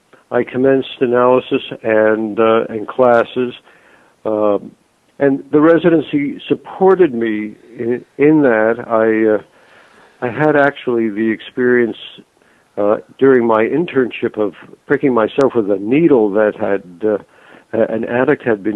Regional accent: Woodbury, New York, United States; also born or lived in Brooklyn / Valley Stream; I grew up the first 8 years in Brooklyn and then Valley Stream for a few years, and then still on Long Island in Woodbury, where I attended Syosset High School, graduating in 1960.

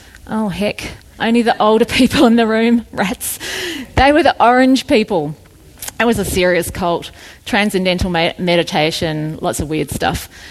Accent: New Zealand; I grew up in New Zealand. I was a pretty normal kid, had a good mum and dad, good family.

